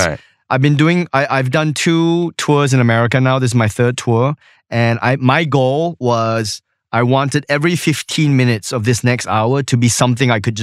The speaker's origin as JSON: {"language": "English", "country": "Australia", "said": "I come from Australia, so we're used to the Edinburgh."}